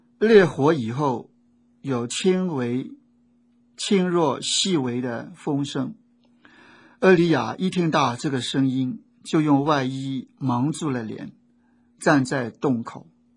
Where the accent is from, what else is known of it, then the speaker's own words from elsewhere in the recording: China; 就好像我们中国人这个宋词元曲有时候用什么调